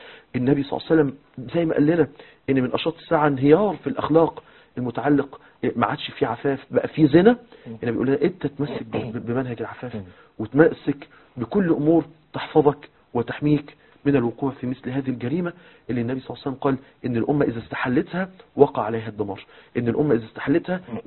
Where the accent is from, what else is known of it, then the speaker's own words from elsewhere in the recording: Mansoura, Dakahlia, Egypt; والله مشهد حصل عندنا في المنصورة.